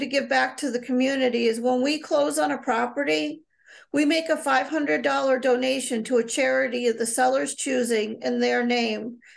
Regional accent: Massachusetts, United States; You know, we're local. We've been born and raised in Berkshire County.

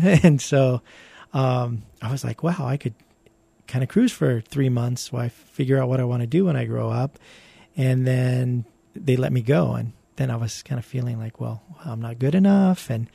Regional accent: San Diego, California, United States; also born or lived in Rhode Island; Actually, I was born in Rhode Island, and then I grew up in San Diego. And then in 1992, I actually moved to Hawaii to go to UH.

